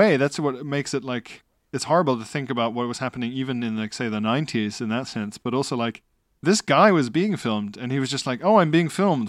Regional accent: South Africa; Is that as a South African, under apartheid, it was horrific

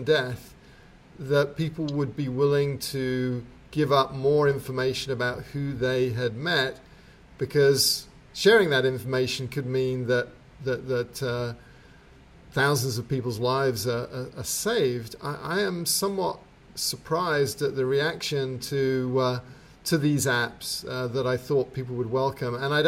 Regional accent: England, United Kingdom; I grew up in England where there's cameras everywhere

